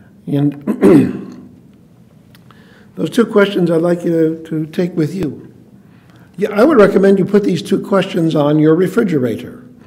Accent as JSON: {"language": "English", "town": "Chicago", "region": "Illinois", "country": "United States", "tie": "born there", "said": "I was born in Chicago, raised by Catholic parents. There was a divorce in there."}